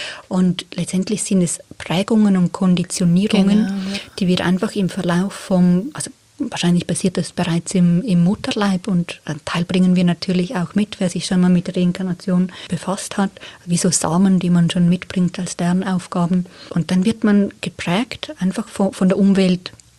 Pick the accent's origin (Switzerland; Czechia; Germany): Switzerland; born there; ich bin eine Frau, in der Schweiz geboren